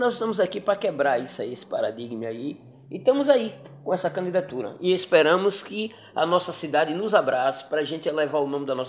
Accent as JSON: {"language": "Portuguese", "town": "Alagoinhas", "region": "Bahia", "country": "Brazil", "tie": "born there", "said": "já que eu sou um apaixonado por Alagoinhas, onde eu nasci no Barreiro, mas a veia política fala mais forte pela nossa cidade, onde eu nasci."}